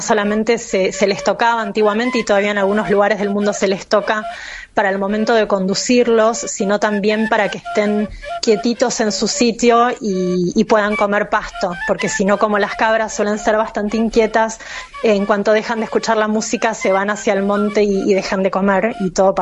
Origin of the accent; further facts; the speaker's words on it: Argentina; yo, bueno, soy argentina